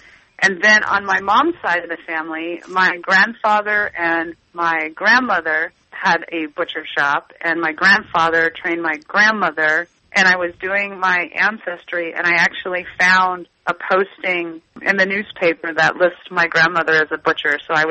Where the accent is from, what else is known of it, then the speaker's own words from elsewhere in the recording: Chicago, Illinois, United States; I'm from Chicago, so just like when the stockyards and the boxcar trains went away, all of that production became centrally located.